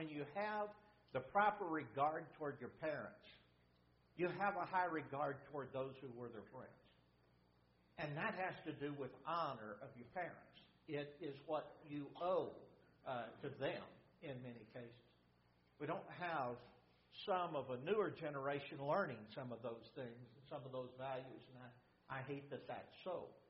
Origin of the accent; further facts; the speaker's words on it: Pampa, Texas, United States; He and his wife were a little bit younger than mom and dad and all their friends when I was growing up from Pampa, Texas, and they now live in the Dallas-Fort Worth area.